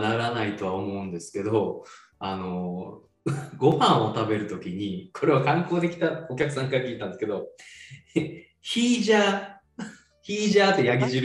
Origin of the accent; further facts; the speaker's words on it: Fukushima, Japan; 私も出身がね、あの東北福島県なんで